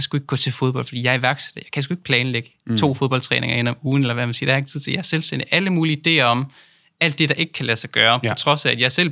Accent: Aalborg, North Denmark Region, Denmark; Jeg er fra Aalborg, så det er ligesom lokalavisen, der kommer ud til hele Nordjylland

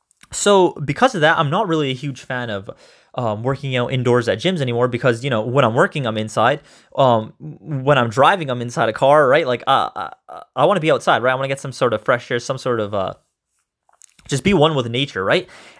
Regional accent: Canada; You know, we're Canadian, so we'll play hockey maybe.

